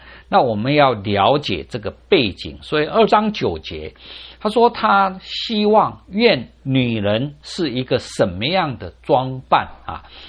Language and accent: Chinese; China; 可是我们中国人就没有这个习惯